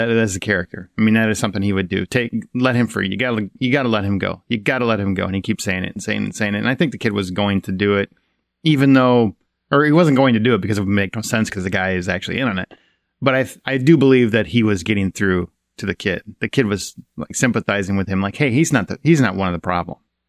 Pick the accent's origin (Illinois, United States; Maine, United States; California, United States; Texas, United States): Illinois, United States; Chicago; That's a Chicago joke. We're from Chicago.